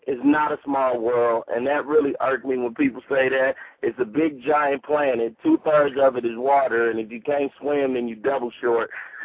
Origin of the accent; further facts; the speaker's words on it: Los Angeles, California, United States; now in Washington, D.C., United States; I'm originally from Los Angeles, so we really don't have seasons on the West Coast.